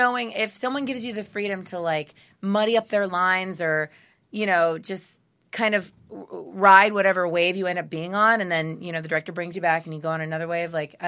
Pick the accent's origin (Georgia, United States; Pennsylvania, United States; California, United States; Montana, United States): California, United States; Northern California.